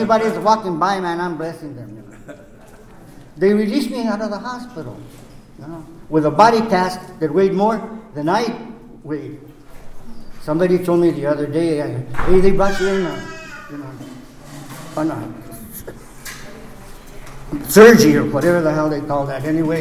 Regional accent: Albuquerque, New Mexico, United States; Where I come from, man, you know, I'm originally from New Mexico, Southwest Albuquerque.

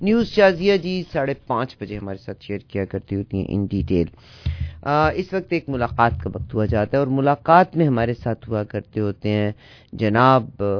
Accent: Karachi, Sindh, Pakistan; मैंने कहा जी मैं पाकिस्तान से हूँ.

